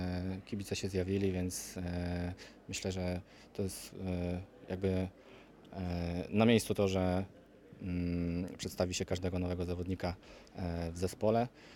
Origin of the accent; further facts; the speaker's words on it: Tarnów, Lesser Poland, Poland; Jako tarnowianin czuję się podwójnie zobowiązany